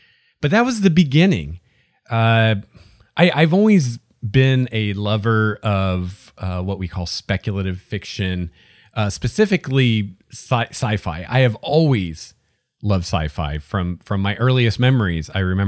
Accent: Indiana, United States; I grew up in rural Indiana. We had a tiny little library in my hometown, and this was before the internet.

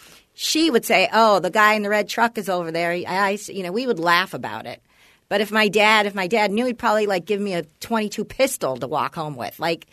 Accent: Canoga Park, California, United States; there was a guy that flashed me in the house I grew up in Canoga Park.

